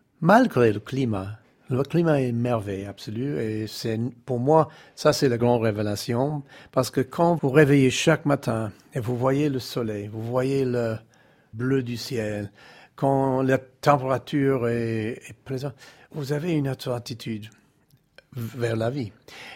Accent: New York, United States; La vraie maison, c'est New York. Je suis né à New York, au centre, dans le Manhattan. J'ai grandi, j'ai fait toutes mes études

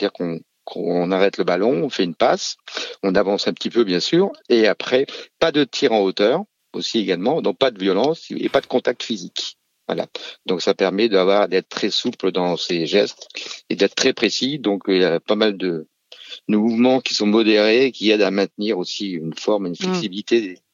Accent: Centre-Val de Loire, France; dans le Loir-et-Cher, voilà pourquoi nous, on est quand même assez particuliers. On est des Gaulois, puisqu'on est le seul village du Loir-et-Cher à avoir une équipe de football.

